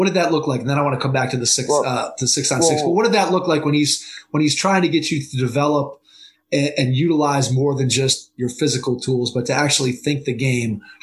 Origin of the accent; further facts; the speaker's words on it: Cleveland, Ohio, United States; I grew up here in Cleveland